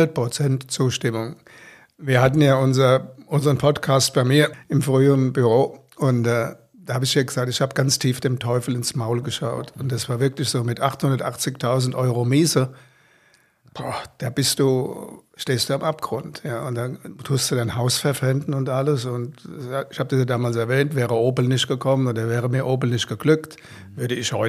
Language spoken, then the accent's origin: German; Hesse, Germany; ich bin ein Hesse, bin eine Fränkin verheiratet.